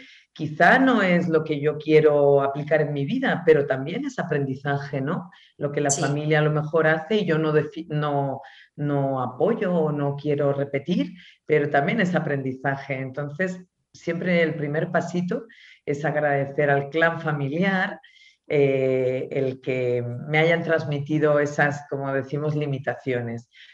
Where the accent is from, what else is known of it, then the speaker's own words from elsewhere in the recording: Buenos Aires, Argentina; born there; accent: Spanish; cuando yo llego a Argentina hace 9 años, Tengo acento español, pero nací en Buenos Aires.